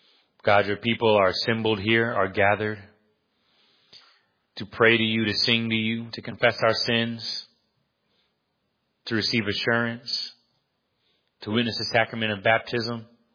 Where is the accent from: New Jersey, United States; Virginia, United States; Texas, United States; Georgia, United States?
Virginia, United States; Virginia Beach; Maybe if you're like me, I grew up in Virginia Beach.